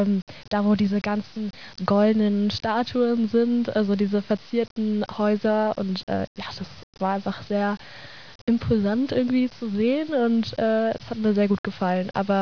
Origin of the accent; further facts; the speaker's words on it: Berlin, Germany; Ich komme ja auch aus Berlin und Berlin ist auch sehr groß